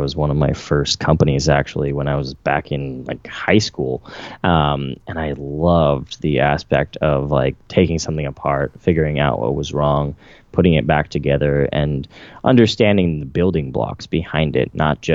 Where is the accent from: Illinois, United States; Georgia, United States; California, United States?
California, United States; And I grew up in the Central Valley, which was hit especially hard.